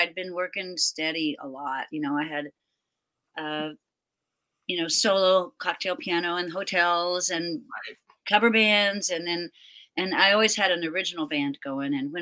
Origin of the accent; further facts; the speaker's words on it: Texas, United States; growing up in Texas, I'd kind of had, I really wasn't into doing country at that point.